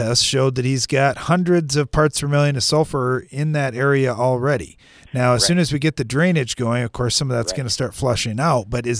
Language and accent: English; South Africa; moved away as an adult; now in Canada; I'm from South Africa originally, farmed there for 18 years, but now I'm up in Saskatchewan, Canada, and I've been helping on a big farm up here.